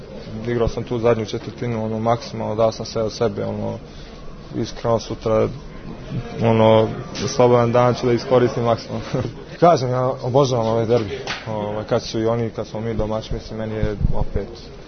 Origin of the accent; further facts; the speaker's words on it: Canada; ja sam odrastao u Kanadi, nisam pamtio, nisam gledao